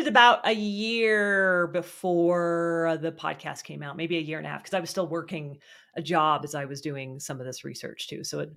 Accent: Idaho, United States; Where I grew up in Idaho, I think Bigfoot is more prevalent now

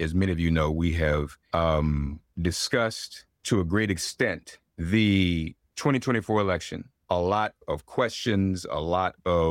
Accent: Washington, District of Columbia, United States; I want to thank WPFW for bringing me back to the place of my birth, my hometown, Washington, D.C. Great to be back here.

